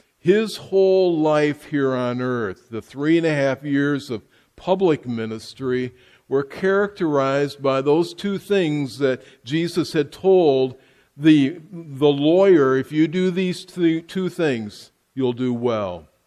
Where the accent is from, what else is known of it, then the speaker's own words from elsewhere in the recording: United States; Now, I'm still an American.